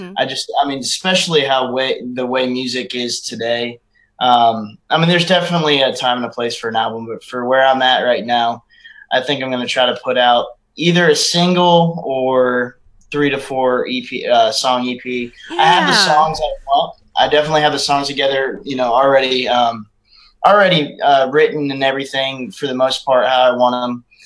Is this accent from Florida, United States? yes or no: yes; Florida, United States; back in, you know, my home state of Florida and right. Georgia. Alabama